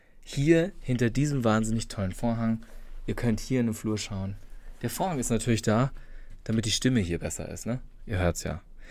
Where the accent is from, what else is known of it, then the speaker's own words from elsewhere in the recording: Nienborstel, Schleswig-Holstein, Germany; ich komme ja aus Schleswig-Holstein. Ich komme richtig vom Dorf. Zwischen Kiel und Rendsburg. Also ganz kleines Dörfchen, Nienborstel.